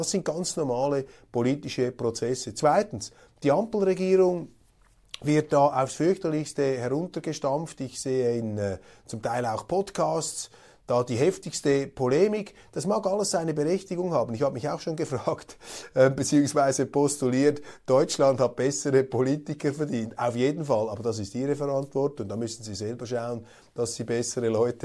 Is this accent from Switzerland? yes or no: yes; Switzerland; das sage ich als Schweizer